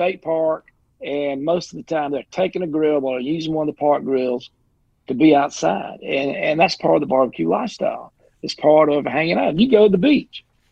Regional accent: Unadilla, Georgia, United States; I'm born and raised in the South. I live right here in Unadilla, Georgia. We're like 100 miles from Florida line.

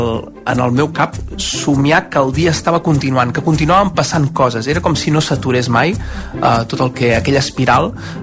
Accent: Santpedor, Catalonia, Spain; tinc 39 anys, sóc de Santpedor

